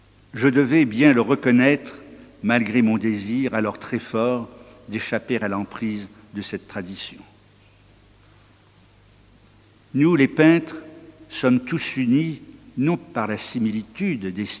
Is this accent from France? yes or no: yes; France; je suis français d'origine chinoise.